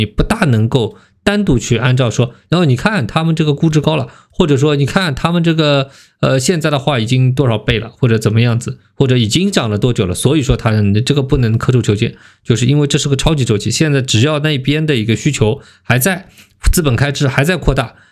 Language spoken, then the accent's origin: Chinese; China; 就我们中国人做事情呢，也有优点啊